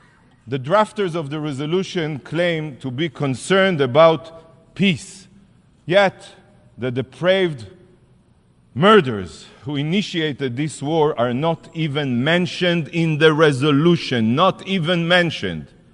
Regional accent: Ashkelon, Southern District, Israel; Barzilai Hospital in my hometown city, Ashkelon, in Israel, suffered direct hits from Hamas rockets.

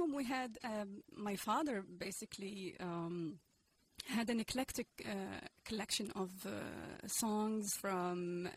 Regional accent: Casablanca, Casablanca-Settat, Morocco; I was born and raised in Morocco, Casablanca.

